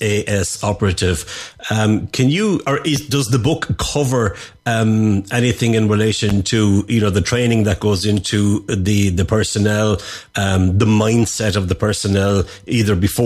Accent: Ireland; because I don't have an accent, that I come from Ireland.

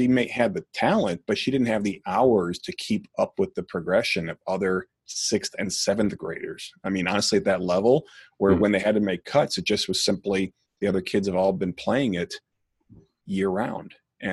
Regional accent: Chicago, Illinois, United States; Well, I grew up in Chicago. Originally, it was in the city.

